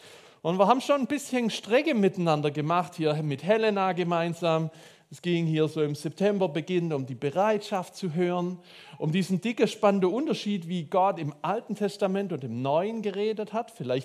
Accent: Swabia, Germany; ich bin Schwabe, ein Schmierzettel ist immer geschickt

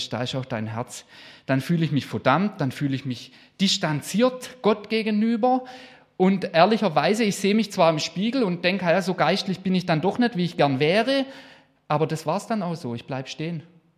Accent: Villingen-Schwenningen, Baden-Württemberg, Germany; Meine Heimat ist viel in Schwenning.

